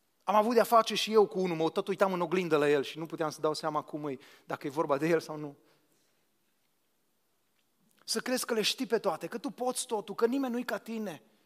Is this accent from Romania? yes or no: yes; Romania; Am crescut la Dunăre și asta pot să vă confirm.